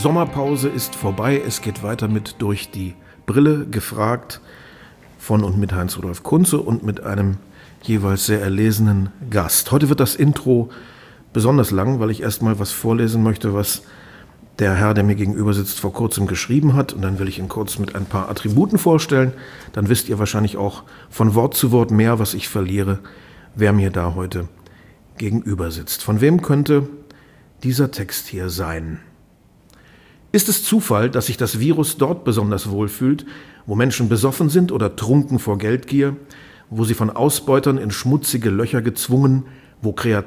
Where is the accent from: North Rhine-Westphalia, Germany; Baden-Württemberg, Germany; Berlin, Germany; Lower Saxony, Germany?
Lower Saxony, Germany; Wir sind beide in Niedersachsen aufgewachsen.